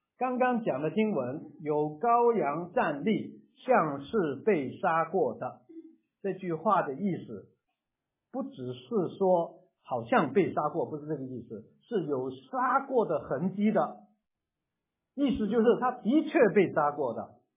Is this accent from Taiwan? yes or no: no; China; 我们中国人对哭泣有很多描写的